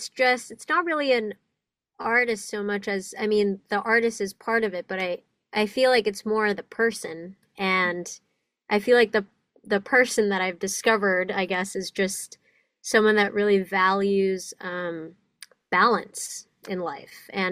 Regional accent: Indonesia; English is a second language; now in United States; I moved to the States from Indonesia. I was born and raised there. I moved here in 2017, and that was like the first big uproot of my life, kind of restarting from scratch.

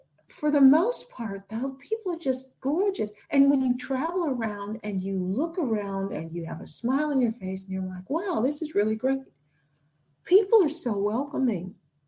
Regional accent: United States; I run into more trouble about being American than I do about being Black.

